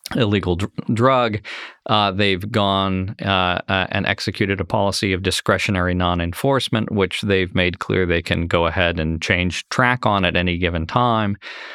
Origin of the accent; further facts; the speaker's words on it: Ohio, United States; So let me give you Ohio as an example, my home state